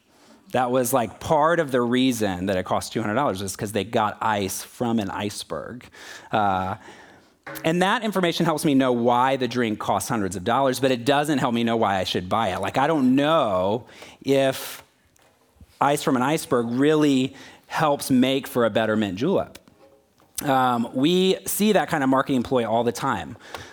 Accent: Florida, United States; also born or lived in Kentucky / Houston; now in Texas; I grew up in Florida, lived in Kentucky, Houston, and then now Texas.

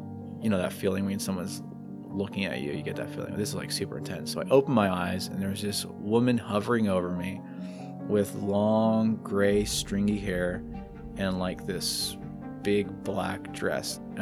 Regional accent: Bushnell, Florida, United States; Well, I was born in Tampa, raised about an hour north of Tampa in Bushnell, Florida, a little tiny town.

